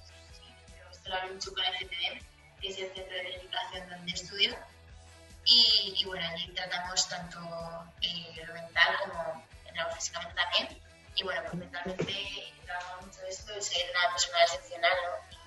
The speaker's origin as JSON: {"language": "Spanish", "country": "Spain", "said": "somos tres españolas"}